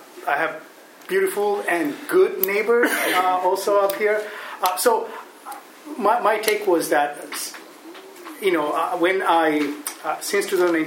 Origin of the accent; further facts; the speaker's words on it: Kenya; I'm originally from Kenya.